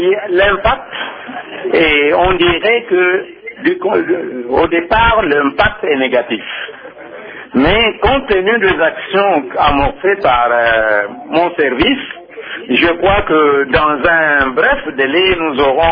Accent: Kasaï-Oriental, DR Congo; Mais chez nous, au Kasaï oriental

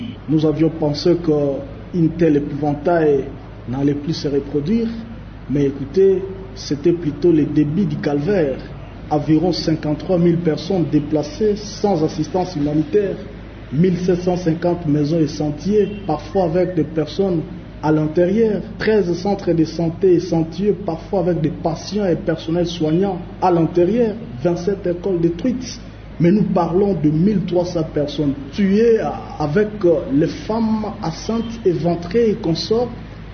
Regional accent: Beni, North Kivu, DR Congo; pour venir mourir ici chez nous à République démocratique du Congo, précisément à Beni

